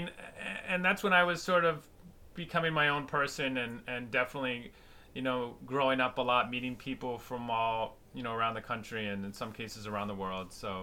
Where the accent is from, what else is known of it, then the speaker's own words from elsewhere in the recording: Bristol, Rhode Island, United States; Yeah, I grew up in Bristol, Rhode Island, and home of, you know, the big 4th of July celebrations every year, where the town, you know, quadruples in size.